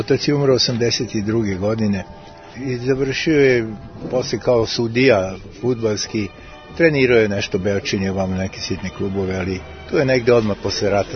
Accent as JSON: {"language": "Serbian", "town": "Novi Sad", "region": "Vojvodina", "country": "Serbia", "tie": "born there", "said": "ja sam rođen u Novom Sadu."}